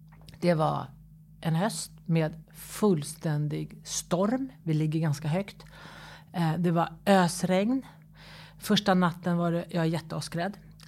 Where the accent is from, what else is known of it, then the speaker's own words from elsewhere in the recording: Sweden; Och sen som svensk då så öppnade jag alla fönsterluckor för jag ville ha in ljus.